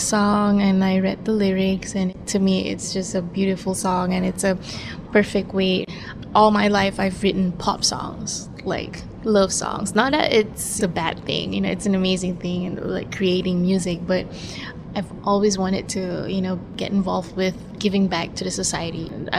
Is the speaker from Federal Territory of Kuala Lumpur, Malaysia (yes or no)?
yes; Kuala Lumpur, Federal Territory of Kuala Lumpur, Malaysia; moved away as an adult; now in Los Angeles, United States; I'm a singer-songwriter from Kuala Lumpur, Malaysia, and I grew up and lived in Malaysia my whole life. A few years ago, I moved